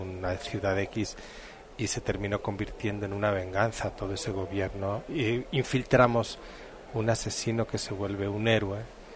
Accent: Vigo, Galicia, Spain; Soy de Vigo.

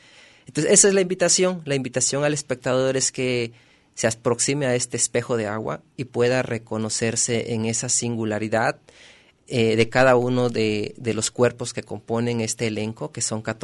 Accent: Oaxaca, Mexico; Ciertamente yo soy de Oaxaca, pero esta es una pieza que le pertenece a Jalisco.

